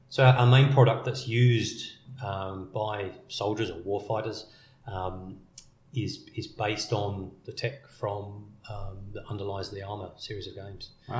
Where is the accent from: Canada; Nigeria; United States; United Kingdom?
United Kingdom; England; And obviously I'm English. I grew up in England. I trained in England. And the early part of my career was in London.